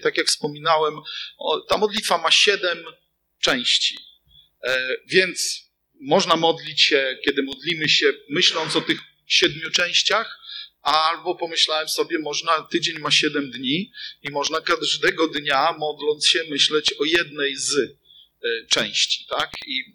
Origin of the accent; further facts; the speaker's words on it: Ełk, Warmian-Masurian Voivodeship, Poland; ja jestem z Ełku i pamiętam, że jak było o stopień więcej niż na podwórku w kaplicy, to już było dobrze